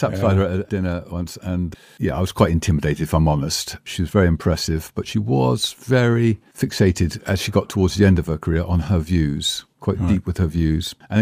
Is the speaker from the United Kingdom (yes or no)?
yes; Tiverton, South West England, United Kingdom; I was raised in Devon on a dairy farm just outside Tiverton.